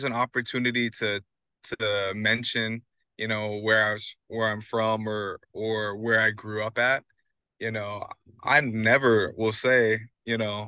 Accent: Lake Oswego, Oregon, United States; I hate telling people like, oh, I'm from Lake Oswego, because in my soul, like, I'm not, you know what I mean?

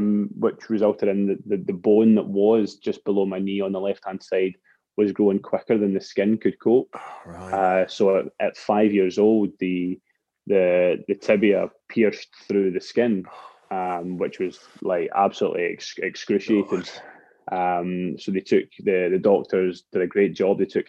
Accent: Paisley, Scotland, United Kingdom; born there; I was born in Paisley, which is not far from where I am at the moment, and I was the youngest of 4 boys

